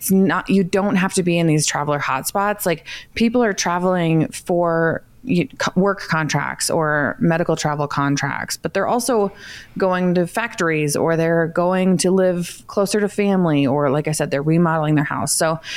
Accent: Iowa, United States; now in Denver, United States; So like I said, I'm in Denver, but my family is all in Iowa. I'm originally from Iowa.

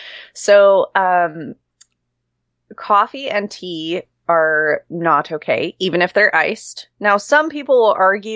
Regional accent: Utah, United States; I grew up in Northern Utah, Rocky Mountains, ski resorts, Great Salt Lake. That was home.

